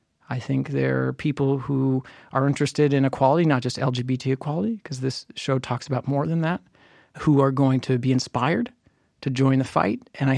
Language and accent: English; Southern United States, United States; that common language is something I learned over the dinner table growing up in the South with a bunch of great storytellers